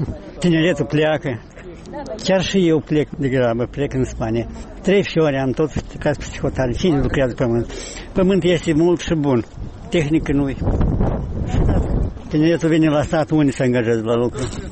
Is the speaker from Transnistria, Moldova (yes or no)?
yes; Transnistria, Moldova; Eu sunt originar din Transnistria.